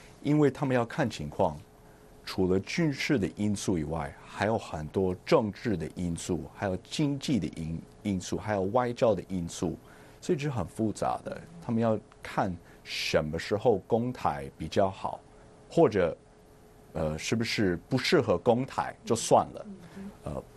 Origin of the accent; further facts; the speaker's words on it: United States; Chinese is a second language; also born or lived in Taiwan; 所以我觉得对我们美国人来讲这是一个很重要的题目